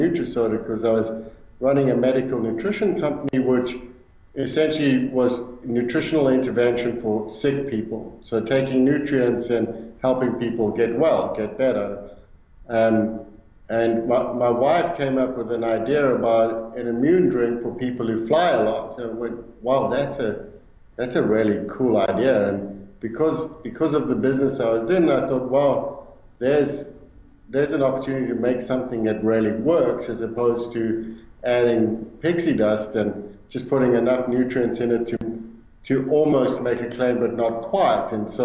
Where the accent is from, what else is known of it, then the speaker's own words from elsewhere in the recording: South Africa; now in Minneapolis, United States; I'm South African, living in Minneapolis. I've lived here for 9 years